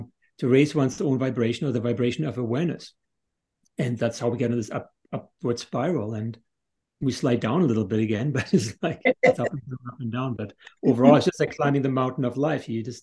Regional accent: Northern Germany, Germany; I grew up in Northern Germany

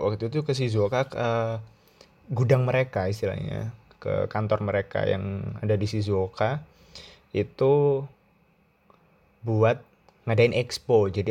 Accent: Indonesia; now in Tokyo, Japan; aku dari Indonesia

